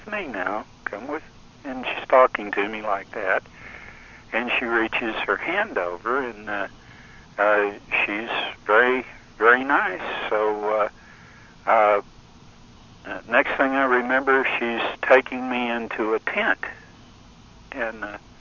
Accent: Texas, United States; also born or lived in Las Vegas, New Mexico; I was born in Las Vegas, New Mexico. And my mother decided to come back to Texas where her folks were. And I was four at the time.

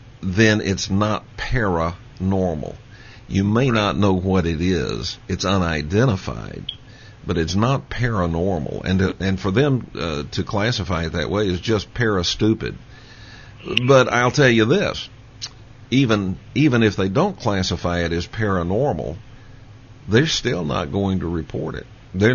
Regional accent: Texas, United States; As a matter of fact, I was raised in Texas.

